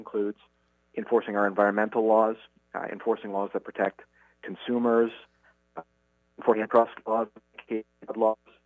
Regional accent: Oshkosh, Wisconsin, United States; also born or lived in Fond du Lac; Well, I grew up in Oshkosh and Fond du Lac. I grew up in a law enforcement family.

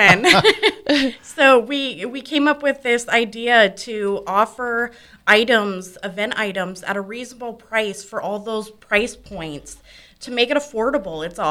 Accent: Omaha, Nebraska, United States; now in Fremont, United States; No, originally I'm from Omaha.

